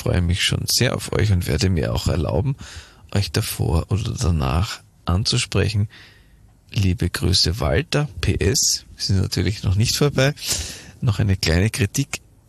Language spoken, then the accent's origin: German; Spittal an der Drau, Carinthia, Austria; Als Kärntnerin möchte ich auch noch dem Eichhörnchen ein großes Lob aussprechen. Sehr präzise gesprochen, der Dialekt und die Art, die Wörter so rauszupressen. Genauso ist es bei uns in Spital.